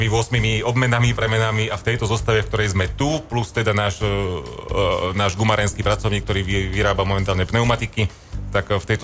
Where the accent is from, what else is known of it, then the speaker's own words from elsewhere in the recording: Trenčín Region, Slovakia; Dá sa povedať, že sme z Ilavského regiónu. Všetky tie dedinky tak nejako okolo, tak tam sme sa postretali a vlastne tam bývame, tam žijeme, tam skúšame.